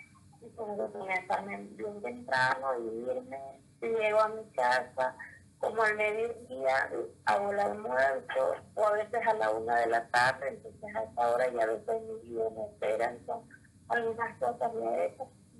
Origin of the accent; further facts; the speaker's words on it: Santa Ana del Yacuma, Beni, Bolivia; born there; Yo nací en Santa Ana de Yocuma, en el Beni.